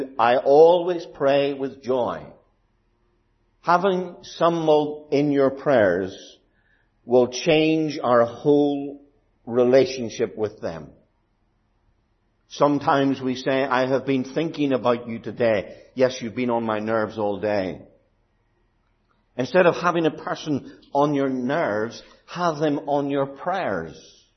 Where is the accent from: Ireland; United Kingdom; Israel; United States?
Ireland; Now, there are times when my Irish identity will show. When the rugby is on, I'm afraid I'm Irish through and through.